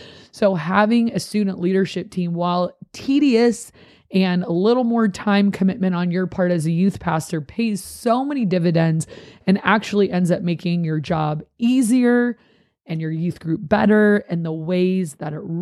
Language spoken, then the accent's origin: English; Miami, Florida, United States; born there; now in San Diego, United States; I mean, I was born in Miami and I live in San Diego.